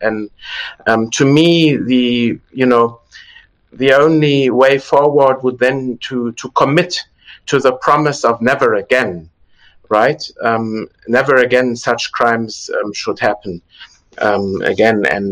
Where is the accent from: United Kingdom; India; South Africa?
South Africa; born there; also born or lived in Germany; I was born in South Africa and later lived in Germany